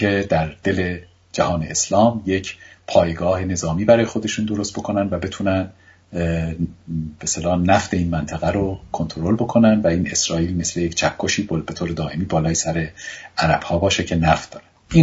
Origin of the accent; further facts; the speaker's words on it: Iran; moved away; تا موقعی که من از ایران اومدم بیرون